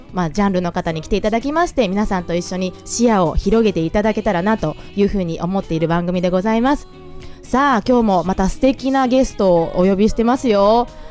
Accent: Kansai, Japan; accent: Kansai dialect; 普段ね関西弁なんでね

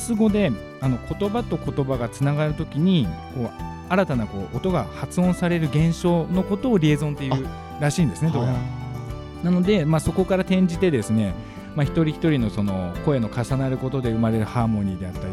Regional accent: Kochi, Japan; born there; まああの生まれが高知っていうだけで、

